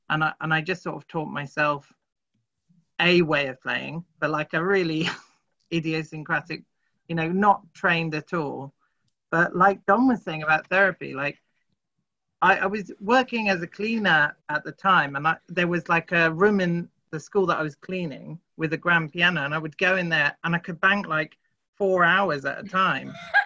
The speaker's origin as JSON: {"language": "English", "town": "Cambridge", "region": "East of England", "country": "United Kingdom", "tie": "born or raised there", "said": "In Cambridge."}